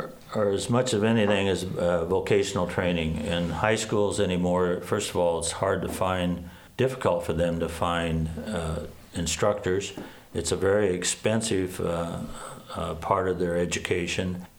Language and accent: English; Iowa, United States; I'm born and raised in Iowa, from just north of Des Moines.